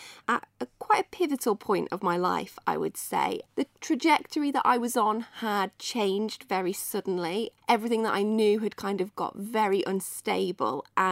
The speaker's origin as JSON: {"language": "English", "country": "Isle of Man", "tie": "born or raised there", "also_born_or_lived": "Northampton", "said": "I would say born in Northampton more than raised. We moved to the Isle of Man when I was about seven. So I would say the majority of my childhood has been spent on the island growing up. And then obviously all my schooling done here."}